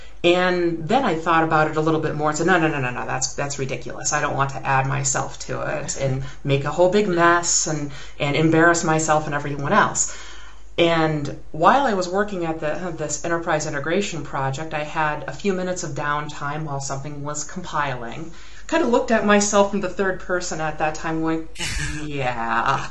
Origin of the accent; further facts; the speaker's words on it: Minnesota, United States; now in Berlin, Germany; I am currently in Berlin, although I am from Minnesota in the U.S., so you might hear the occasional Mystery Science Theater joke out of me.